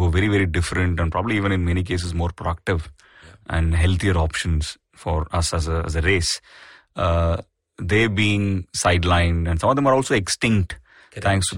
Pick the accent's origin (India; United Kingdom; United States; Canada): India; Chennai, Tamil Nadu; growing up in Chennai, we used to talk a lot about breeds like Rajapalayam and all of that.